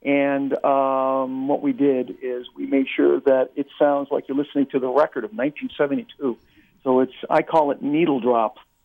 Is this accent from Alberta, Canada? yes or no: no; Toronto, Ontario, Canada; I grew up in the Toronto area, as did everyone in the band.